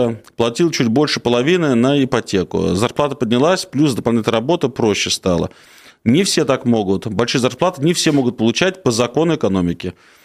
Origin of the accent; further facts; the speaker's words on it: Moscow Oblast, Russia; Я вот сам из Красногорского района